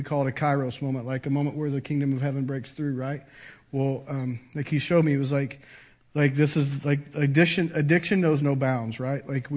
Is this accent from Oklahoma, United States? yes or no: yes; Choctaw, Oklahoma, United States; So I was born in Oklahoma City, raised here in Choctaw, actually just about half a mile from here on Southeast 10th Street. Went to Choctaw schools.